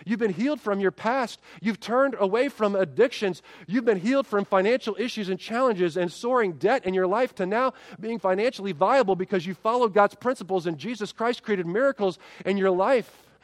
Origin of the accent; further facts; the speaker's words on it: Dayton, Ohio, United States; Erin and I met in Ocean City, New Jersey, when she's from Cleveland and I'm from Dayton